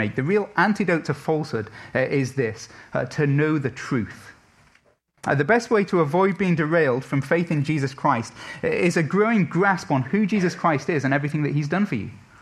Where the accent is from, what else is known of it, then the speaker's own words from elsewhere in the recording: England, United Kingdom; now in United States; I'm saying this even as an Englishman. You know, I've been in America long enough to realize that feelings matter.